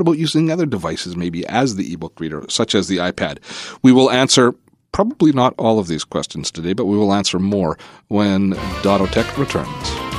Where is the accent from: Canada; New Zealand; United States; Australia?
Canada; but I got the feeling that it being a Canadian, it might not be as convenient a product for me.